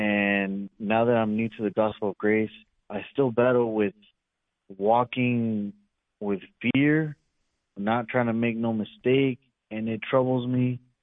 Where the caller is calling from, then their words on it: California, United States; I am calling from the California area.